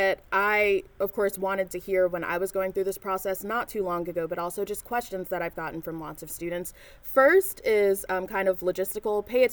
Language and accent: English; Nashville, Tennessee, United States; I knew nothing about Regents when I first got here because I'm from Nashville.